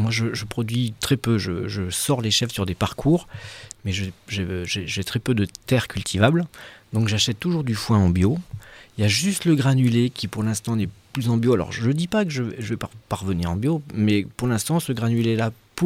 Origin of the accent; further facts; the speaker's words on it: Centre-Val de Loire, France; moved away as an adult; J'ai atterri ici en 88, donc ça fait un petit bail déjà. Je suis d'Eure-et-Loire, pur Beauceron, donc dans les céréales.